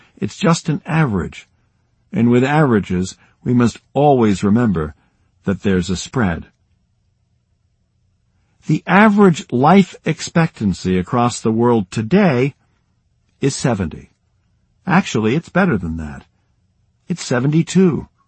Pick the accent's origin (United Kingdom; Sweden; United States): Sweden; also born or lived in Egypt; My home country of Sweden is today on level 4 and one of the richest and healthiest countries in the world